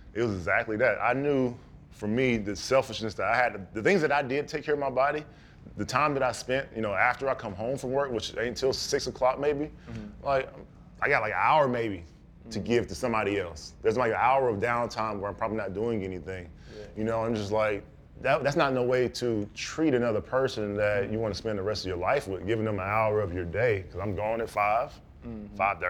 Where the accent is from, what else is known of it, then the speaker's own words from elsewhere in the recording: Georgia, United States; now in Michigan, United States; So, you know, I'm from Georgia, I don't do nothing on ice. But I came up here in Michigan.